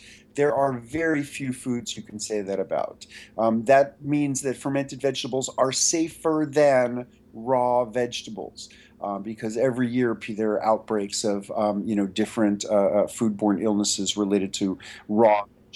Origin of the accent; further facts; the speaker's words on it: New York City, New York, United States; during my childhood in New York City. I grew up on the Upper West Side.